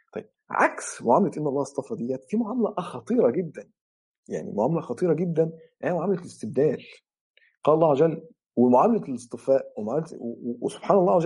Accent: Mansoura, Dakahlia, Egypt; انا من المنصورة

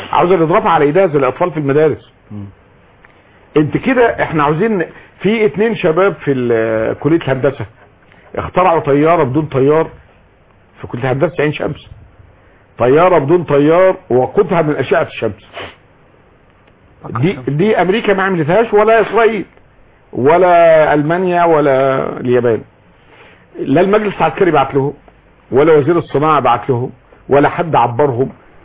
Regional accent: Egypt; احنا كمصريين

